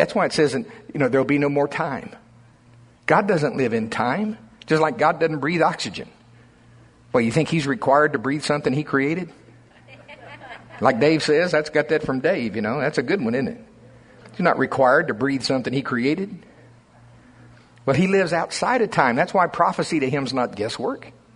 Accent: United States; you could just almost guess I'm from Pottawatomie County. Just look at me.

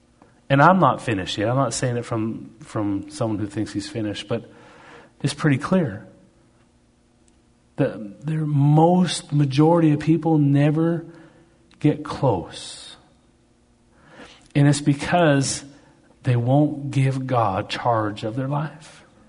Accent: Canada; I'm Canadian, mountain guy.

